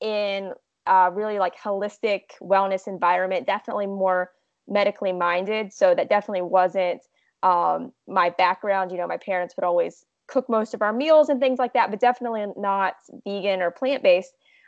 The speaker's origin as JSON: {"language": "English", "region": "West Virginia", "country": "United States", "tie": "born or raised there", "also_born_or_lived": "Florida, United States", "moved": "as an adult", "said": "I grew up in West Virginia. And I lived there and went to school there."}